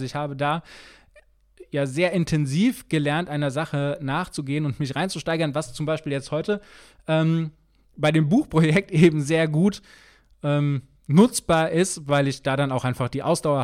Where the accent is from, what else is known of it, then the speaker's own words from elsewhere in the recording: Langen, Hesse, Germany; also born or lived in United States; Also ich bin in Langen aufgewachsen, das ist etwas südlich von Frankfurt